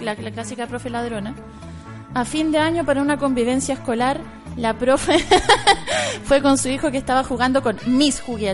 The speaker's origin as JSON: {"language": "Spanish", "country": "Chile", "said": "no entendían que era chilena, decían rusa."}